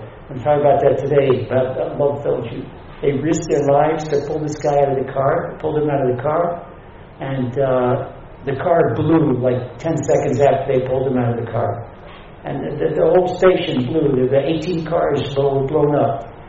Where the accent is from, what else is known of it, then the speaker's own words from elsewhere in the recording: Ashdod, Southern District, Israel; visiting bomb shelters all over the south of Israel, and particularly my hometown of Ashdod